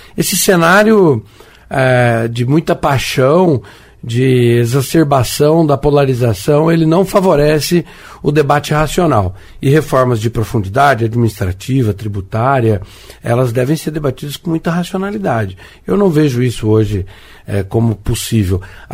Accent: Paraná, Brazil; E falando como paranaense, eu preciso compreender a importância do agronegócio

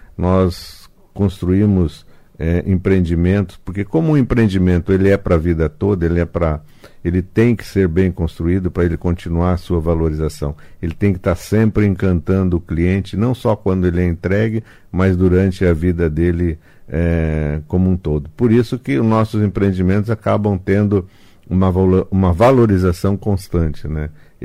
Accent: Presidente Prudente, São Paulo, Brazil; now in Cascavel, Brazil; Eu sou de Presidente Prudente.

